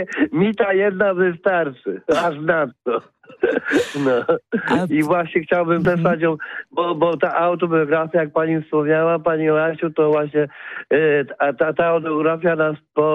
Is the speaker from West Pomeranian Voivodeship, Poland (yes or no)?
yes; West Pomeranian Voivodeship, Poland; ja nie jestem z Wielkopolski, tylko jestem z Zachodniopomorskiego